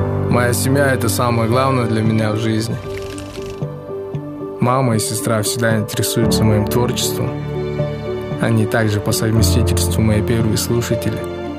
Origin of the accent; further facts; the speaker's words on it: Bishkek, Kyrgyzstan; Родом я из Бишкека. Здесь я родился и вырос. Для меня это город моего детства. Город контрастов.